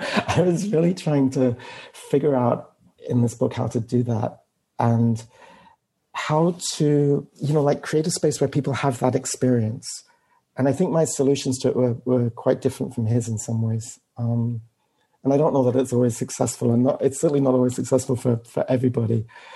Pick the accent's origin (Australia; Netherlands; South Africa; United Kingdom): United Kingdom; London; now in United States; I came from London, and when I first came